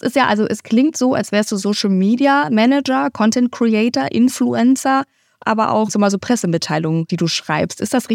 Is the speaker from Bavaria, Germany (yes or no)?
yes; Nuremberg, Bavaria, Germany; Ja, meine Heimatstadt.